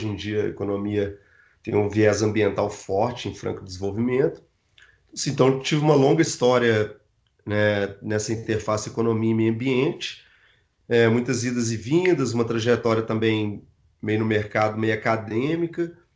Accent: Belo Horizonte, Minas Gerais, Brazil; E eu sou de Belo Horizonte, né, minha trajetória toda aqui

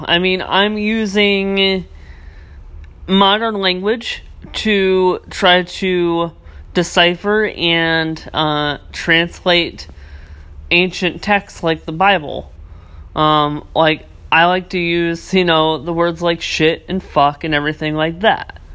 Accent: Michigan, United States; moved away as an adult; I went back to my hometown in Michigan, and it didn't take 1 to 2 days to realize that I have it way better here.

